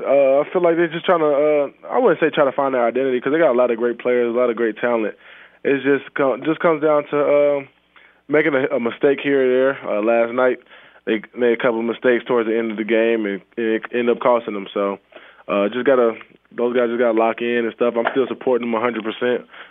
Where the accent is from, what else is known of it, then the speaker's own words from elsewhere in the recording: the South, United States; I'm from the South, so I got to go Chick-fil-A.